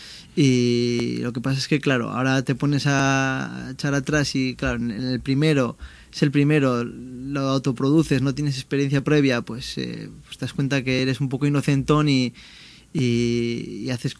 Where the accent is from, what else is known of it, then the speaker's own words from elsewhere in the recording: San Sebastián, Basque Country, Spain; also born or lived in Germany; now in Bilbao, Spain; vivo en Basurto, pero yo soy guipuchi, soy de Donosti, y pues bueno, estuve 4 años viviendo en Alemania